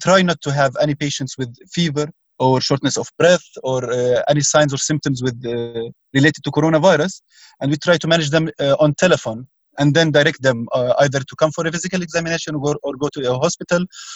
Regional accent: Mukhmas, Jerusalem, Palestine; My hometown, it's called Mukhmas. It's in counted as in East Jerusalem. It has one entrance, and you can easily try to control it.

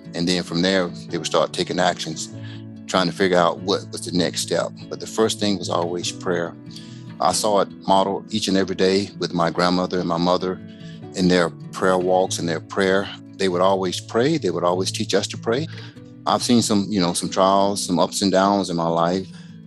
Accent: Macon, Georgia, United States; I was born and raised in Macon, Georgia, and I have a brother and two sisters.

